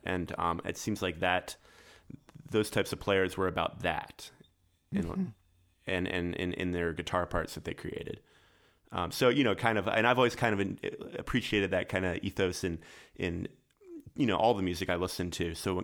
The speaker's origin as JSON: {"language": "English", "town": "Annapolis", "region": "Maryland", "country": "United States", "said": "Yeah, so I'm from Annapolis, Maryland, and both of my parents are bluegrass musicians"}